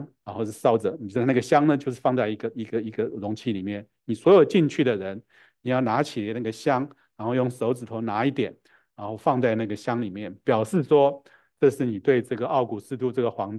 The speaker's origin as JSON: {"language": "Chinese", "country": "Taiwan", "said": "我们从台湾来的"}